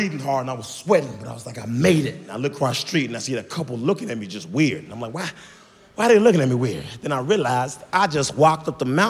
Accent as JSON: {"language": "English", "town": "Memphis", "region": "Tennessee", "country": "United States", "said": "I ain't no mountain person. I'm from Memphis. This is a bad idea. We gotta leave."}